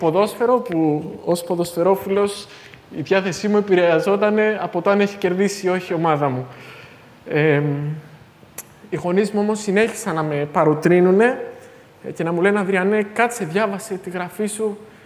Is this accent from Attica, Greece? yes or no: yes; Athens, Attica, Greece; now in Thessaloniki, Greece; είμαι από την Αθήνα και είμαι στο τρίτο έτος στην Οδοντιατρική Σχολή εδώ στο Αριστοτέλειο Πανεπιστήμιο.